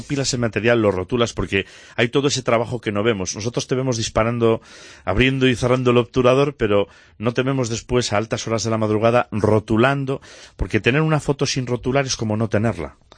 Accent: Zamora, Castile and León, Spain; aquí en Zamora, los que somos zamoranos o zamoranos de adopción

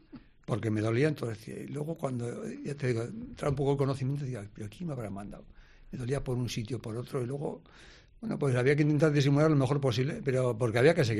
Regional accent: Añorbe, Navarre, Spain; En Añorbe, sí, mi pueblo, pues tiene, está liso la plaza, la iglesia y poco más.

